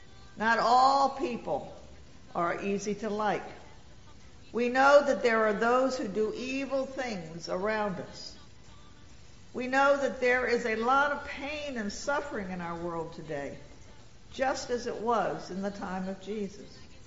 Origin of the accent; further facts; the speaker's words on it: Virginia, United States; I grew up in Virginia in the era of the major racial segregation.